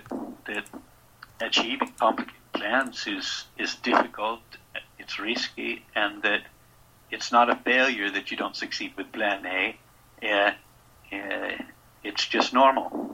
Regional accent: United States; being American, having lived here for 30 years, I can identify

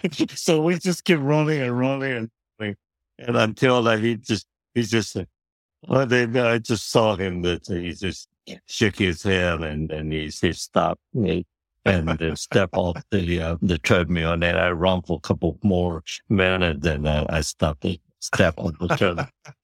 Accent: Taiwan; English is a second language; I grew up in Taiwan.

